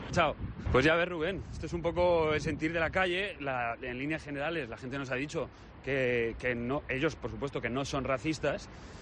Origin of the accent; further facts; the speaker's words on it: Spain; siendo españoles y viviendo aquí